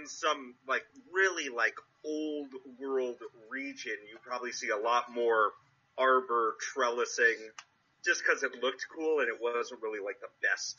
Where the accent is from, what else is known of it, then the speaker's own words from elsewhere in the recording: Ben Lomond, California, United States; I grew up in the Santa Cruz Mountains. I grew up in a tiny little town called Ben Lomond, and so congratulations to anybody who's ever heard of that place.